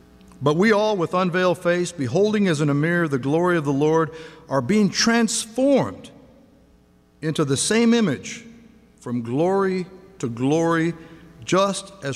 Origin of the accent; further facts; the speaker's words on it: United States; I'm an American.